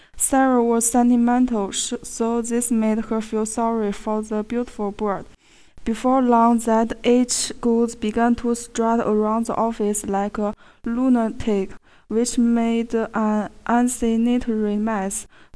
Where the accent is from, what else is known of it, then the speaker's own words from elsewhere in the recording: Heilongjiang, China; English is a second language; I come from Heilongjiang province. It is located in north of China. The winter in Heilongjiang is beautiful, and the snow is much more beautiful, I think. I love my hometown because it is the place where I was born and I grew up.